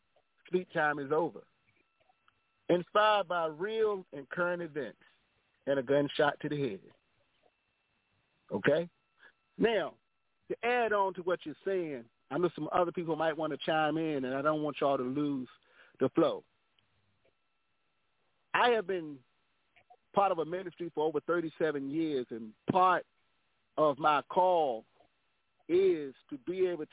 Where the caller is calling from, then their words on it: Nashville, Tennessee, United States; How y'all doing tonight? I'm calling from Nashville.